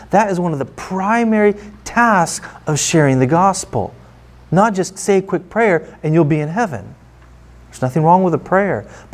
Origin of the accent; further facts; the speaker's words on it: United States; now in Ukraine; when people find out that I am from the United States